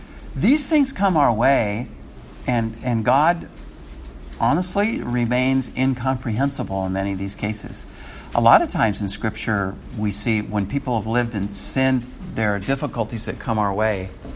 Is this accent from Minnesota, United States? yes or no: no; California, United States; I think of that in relationship to my home state of California.